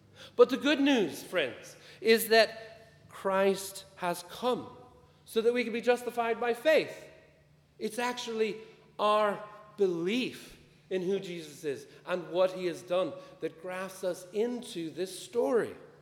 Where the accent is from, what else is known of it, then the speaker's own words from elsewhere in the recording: United States; I'm from America originally. Don't hold that against me.